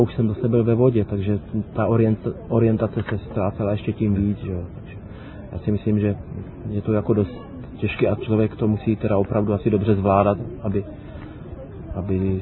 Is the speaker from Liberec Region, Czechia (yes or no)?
yes; Liberec, Liberec Region, Czechia; vzhledem k tomu, že jsem z Liberce, tak teda to každý rok jako jezdím fest.